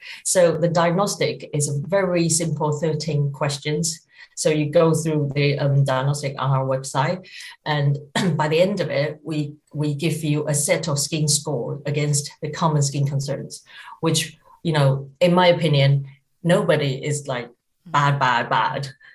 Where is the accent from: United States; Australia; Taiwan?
Taiwan; Well, it's interesting because I was originally from Taiwan.